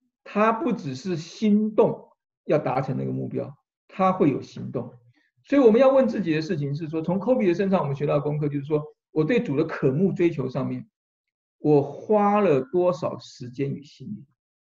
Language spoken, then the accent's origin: Chinese; China; 其实呢我们中国人有听过一个叫做周楚除三害，有没有？